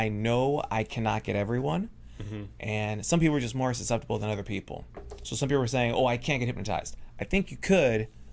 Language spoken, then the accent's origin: English; Chicago, Illinois, United States; I'm from Chicago, so we steal.